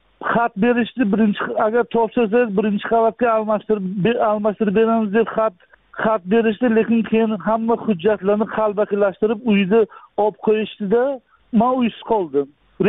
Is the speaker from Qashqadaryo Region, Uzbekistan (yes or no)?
yes; Qashqadaryo Region, Uzbekistan; born there; Men 1977-yil Koson tumanida tug'ilganman.